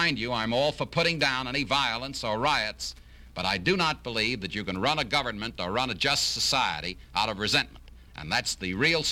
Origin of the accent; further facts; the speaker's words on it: United States; I'm an American first. Then I'm a Republican.